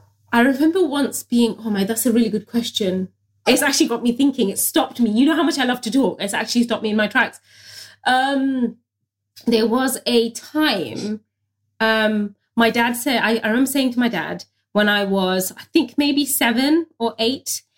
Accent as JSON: {"language": "English", "country": "United Kingdom", "said": "being a British first generation Bangladeshi Muslim woman working in an industry that never really had space for me"}